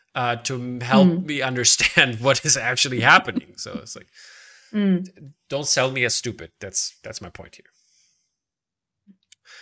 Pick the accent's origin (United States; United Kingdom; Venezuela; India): India; I'm Indian cinema trained, so there's a lot of 3-hour movies.